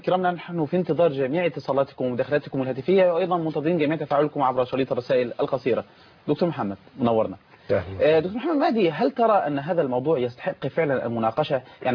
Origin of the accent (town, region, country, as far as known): Egypt